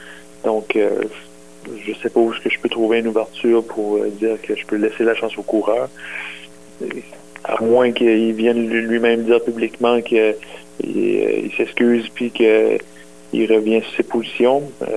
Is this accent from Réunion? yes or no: no; New Brunswick, Canada; En tant qu'Acadien